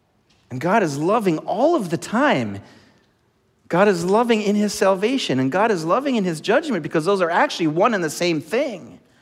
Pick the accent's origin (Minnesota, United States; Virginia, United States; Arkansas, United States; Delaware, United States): Minnesota, United States; Growing up in Minnesota in the 80s and 90s, what a blessing.